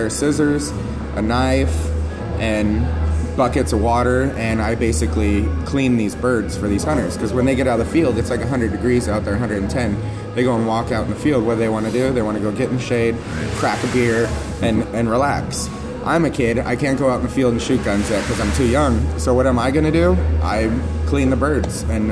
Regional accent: Imperial Beach, California, United States; And I'm originally from Imperial Beach, so...

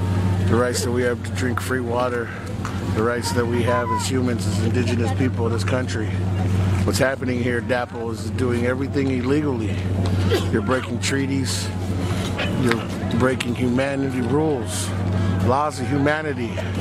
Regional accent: Great Lakes, United States; I come from the Anishinaabe people, from the Great Lakes, from the San Pumigoshuk.

